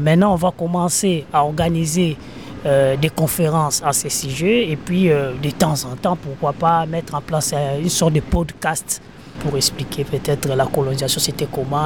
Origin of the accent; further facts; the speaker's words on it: DR Congo; Nous sommes originaires de la République démocratique du Congo.